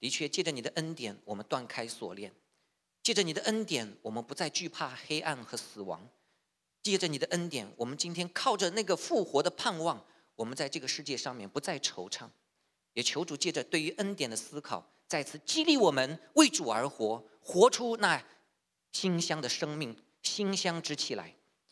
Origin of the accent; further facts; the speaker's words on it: Wenzhou, Zhejiang, China; now in United States; 但我们温州那边呢，我的母会呢还有500多人聚会